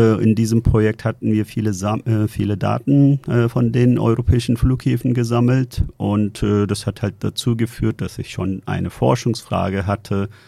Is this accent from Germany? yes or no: no; Istanbul, Turkey; Als ich Kind war, also ich bin in Istanbul groß geworden in der Türkei.